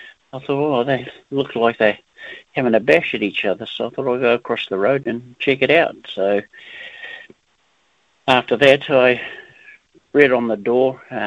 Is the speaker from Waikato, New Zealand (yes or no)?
yes; Huntly, Waikato, New Zealand; In Huntly.